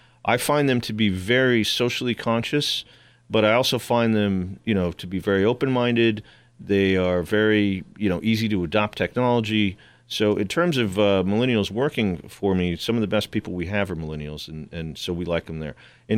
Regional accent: New York City, New York, United States; As a New Yorker, though, it affects my life, right?

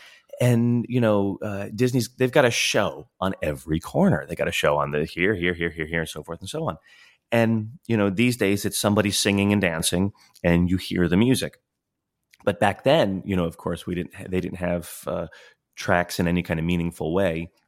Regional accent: Florida, United States; because we grew up in Florida, and I-4 wasn't a mess back then. We used to go to Disney kind of all the time

